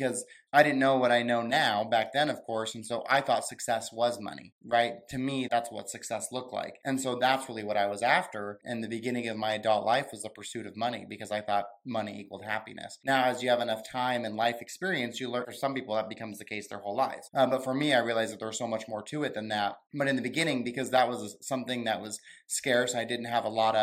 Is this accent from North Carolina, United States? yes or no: no; Wyoming, United States; So I grew up in Wyoming, a pretty cold and boring state. My parents were teachers